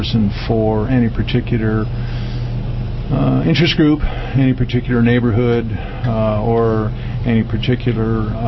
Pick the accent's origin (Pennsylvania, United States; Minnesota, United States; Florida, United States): Minnesota, United States; born there; now in Moscow, United States; I was born in Ramsey County, Minnesota, but I've been here for the last 50-plus years.